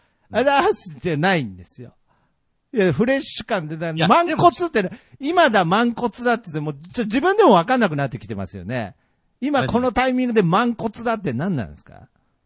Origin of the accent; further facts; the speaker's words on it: Hakata, Fukuoka, Japan; 地元博多の豚骨ラーメン食べた時なんか